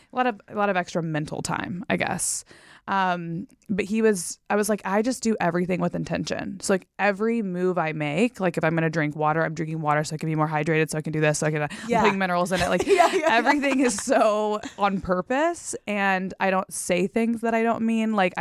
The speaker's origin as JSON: {"language": "English", "region": "Texas", "country": "United States", "tie": "born or raised there", "said": "So I grew up in Texas. I went to Texas A&M University. I was a different person back then. Mm-hmm. But yeah, I'm from Texas. That's where I say I'm from, at least."}